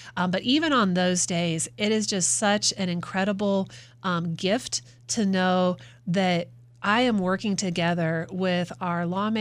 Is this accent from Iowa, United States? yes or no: yes; Iowa, United States; also born or lived in Greenville, United States; And so I was actually born in Greenville, but I grew up in Iowa. We moved up there when I was about three, moved back to South Carolina when I was when I was 18